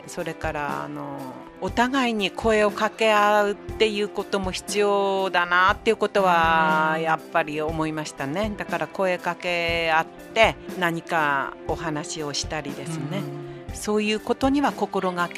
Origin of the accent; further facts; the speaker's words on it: Yuriage, Miyagi, Japan; 私が、あの、閖上出身で海の町ですので、